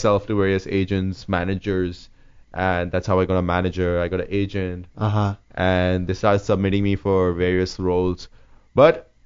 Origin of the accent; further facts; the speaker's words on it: North India, India; English is a second language; And I'm North Indian.